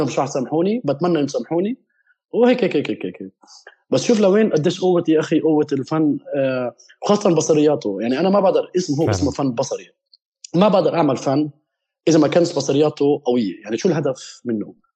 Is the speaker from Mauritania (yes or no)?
no; Palestine; فبتمنى مثلا لو يصير عندنا وعي بالشركات اللي عندنا بفلسطين